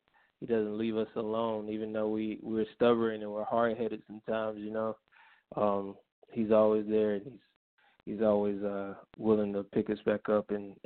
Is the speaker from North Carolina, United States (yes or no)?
yes; North Carolina, United States; moved away as an adult; now in California, United States; I grew up in North Carolina.